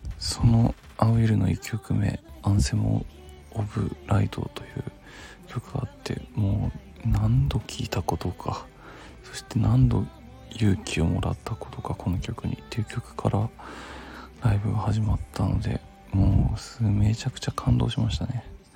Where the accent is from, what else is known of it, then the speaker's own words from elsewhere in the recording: Yokohama, Kanagawa, Japan; 地元横浜でライブをしてくださり